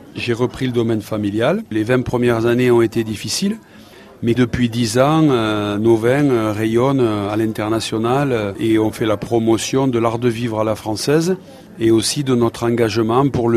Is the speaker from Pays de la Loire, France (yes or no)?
no; Occitanie, France; Je suis né dans les Corbières, dans une belle région qui est dans le sud de la France. J'ai toujours vécu dans cet endroit du monde.